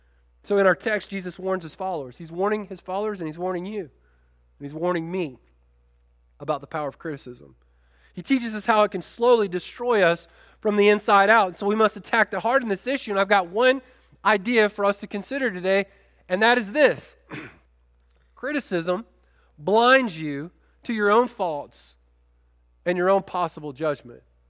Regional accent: Chicago, Illinois, United States; And so I grew up in Chicago, but I have a tendency to be, I'm a type A kind of guy

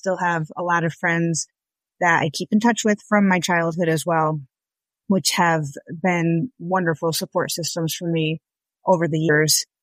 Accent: Connecticut, United States; I am originally from Connecticut. I think growing up, my life was characterized by Girl Scouts.

